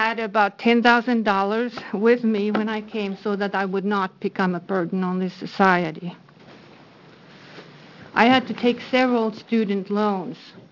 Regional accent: Finland; moved away as an adult; now in Hillsboro, United States; I'm from Hillsboro, Oregon. I came here from Finland many years ago on a student visa.

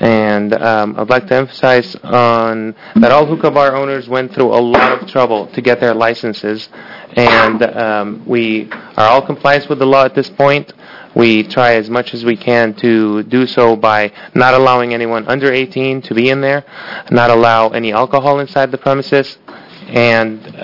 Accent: Beirut, Beirut Governorate, Lebanon; English is a second language; now in United States; I was raised in Lebanon, Beirut, Lebanon. That's where the name of my place comes from.

